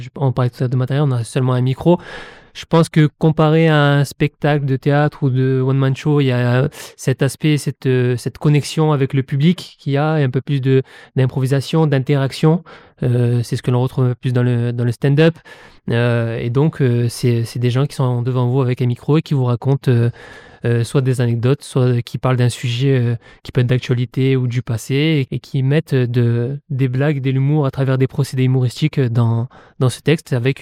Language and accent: French; Manosque, Provence-Alpes-Côte d'Azur, France; Étant donné que je suis né à Manosque, c'est ma ville dans laquelle j'ai passé la plus grande partie de ma vie, dans laquelle vivent ma famille, mes amis.